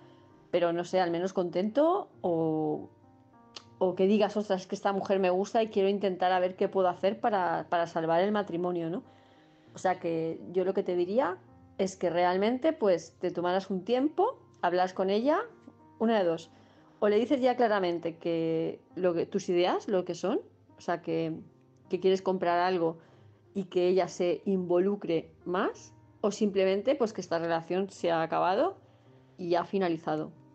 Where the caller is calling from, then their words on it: Palma, Balearic Islands, Spain; de Palma de Mallorca